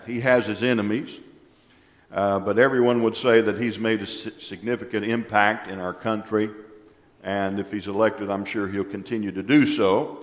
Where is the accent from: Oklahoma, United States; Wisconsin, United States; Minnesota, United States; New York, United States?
Oklahoma, United States; So, anyway, but I'm originally from Oklahoma. My wife's from Iowa.